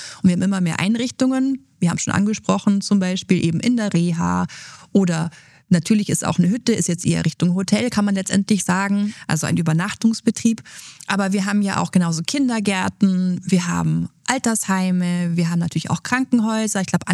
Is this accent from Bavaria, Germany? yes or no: yes; Bavaria, Germany; Ich komme aus dem Allgäu